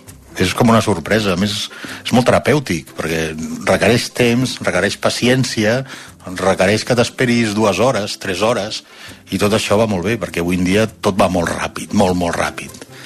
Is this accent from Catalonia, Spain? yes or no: yes; L'Hospitalet de Llobregat, Catalonia, Spain; tinc 57 anys, sóc de l'Hospitalet de Llobregat, porto 23 anys